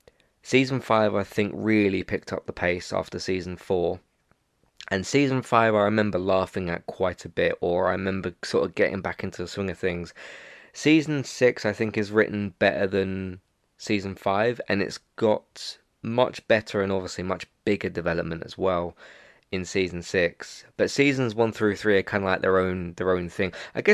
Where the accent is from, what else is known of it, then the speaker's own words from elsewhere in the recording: United Kingdom; even as a British person, I don't watch a ton of British TV.